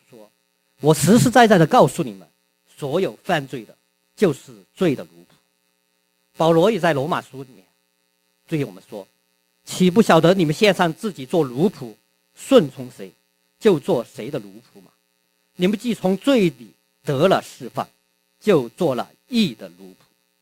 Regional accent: China; 我们中国人常常我们在祝福的时候，我们喜欢用一句话来祝福

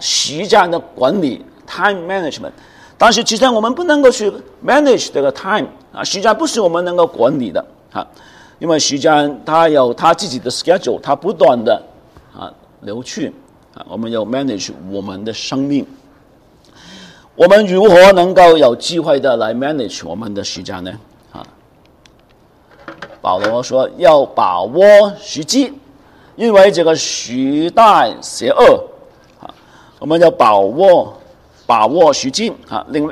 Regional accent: China; 我们中国人常常说一须铸成千古恨再回头已百年身。

